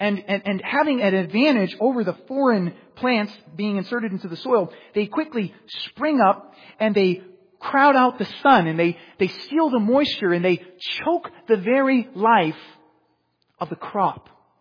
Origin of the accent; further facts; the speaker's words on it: Queens, New York, United States; Maybe I grew up in Queens, and some of you hailing from other places in the city may not have an even dirt bed